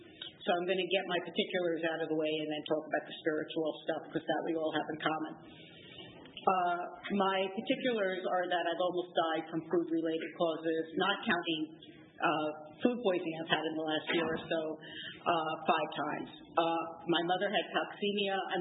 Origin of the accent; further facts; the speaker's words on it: New York City, New York, United States; So, my story is I grew up in New York City.